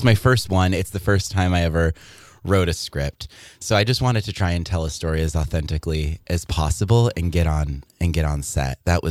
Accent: Syracuse, New York, United States; I got to shoot it in my hometown in Syracuse, New York.

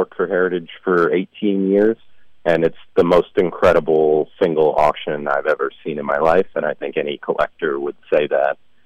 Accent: Dallas, Texas, United States; And I am from Dallas. I'm a Cowboys fan.

